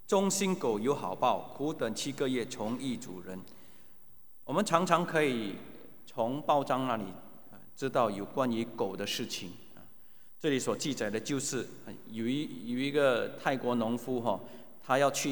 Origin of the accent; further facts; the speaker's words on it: Singapore; 我还记得我小的时候在我家距离蛮远的地方、啊、有那些较有钱的屋子、啊、我们新加坡人称这些屋子为按摩处